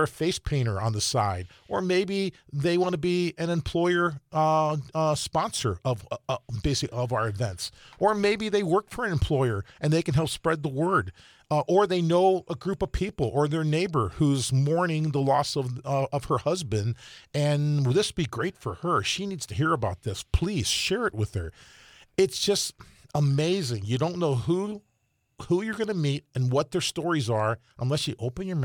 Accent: Ohio, United States; because I came from Ohio a couple years ago.

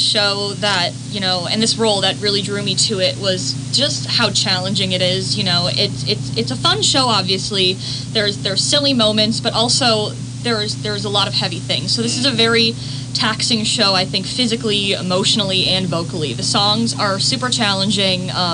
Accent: Green Bay, Wisconsin, United States; Yeah, I'm originally from Green Bay, and I started doing community theater when I was about 5.

